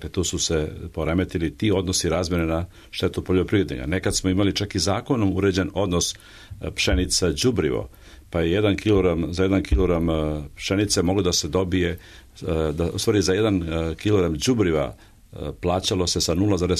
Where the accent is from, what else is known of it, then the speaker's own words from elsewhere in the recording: Vojvodina, Serbia; znam te banatske, ja sam iz Banata